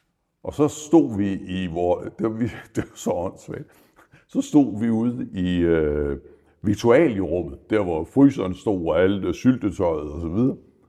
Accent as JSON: {"language": "Danish", "region": "Zealand", "country": "Denmark", "said": "Og så kommer jeg hjem til mine forældre, jeg er fra Falster."}